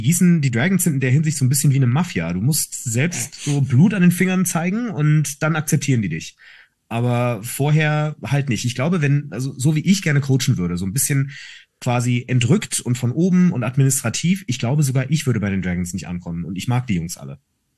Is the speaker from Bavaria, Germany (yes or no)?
no; Hesse, Germany; ich bin Hesse.